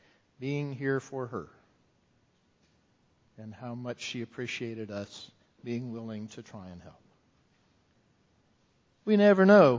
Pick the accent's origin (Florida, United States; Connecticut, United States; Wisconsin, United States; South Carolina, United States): Florida, United States; Tallahassee; I remember being a teenager, growing up in Tallahassee.